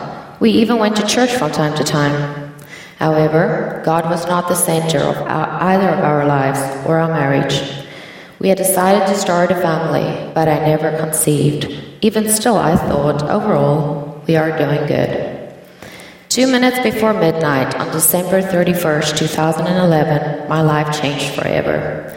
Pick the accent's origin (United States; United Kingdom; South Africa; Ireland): South Africa; born there; I was born in South Africa to parents who were married for 34 years. I was raised in the church.